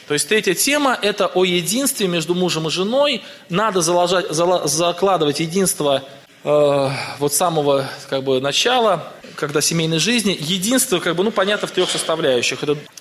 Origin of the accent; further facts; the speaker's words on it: Tolyatti, Samara Oblast, Russia; я, например, вырос в Тольятти, в одной семье, совершенно неверующий, там, учился где-то, мои родители это работали, вырос в квартире